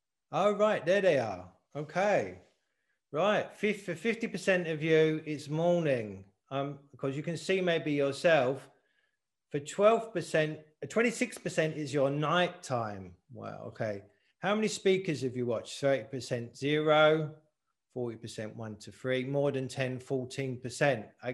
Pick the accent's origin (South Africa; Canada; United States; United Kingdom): United Kingdom; London; I'm from East London. You can't trust anyone from East London.